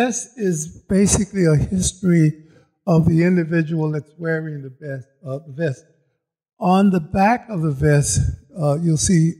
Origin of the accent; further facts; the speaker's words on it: Chicago, Illinois, United States; I'm from Chicago, and I worked in corrections in Chicago.